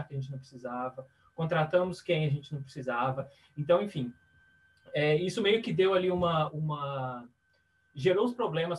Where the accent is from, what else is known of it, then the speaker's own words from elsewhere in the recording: Conselheiro Lafaiete, Minas Gerais, Brazil; now in Dublin, Ireland; Eu sou do interior de Minas, na verdade, de uma cidade chamada Conselheiro Lafaiete. Mas eu moro há 7 anos, quase 8, na verdade, em Dublin, na Irlanda.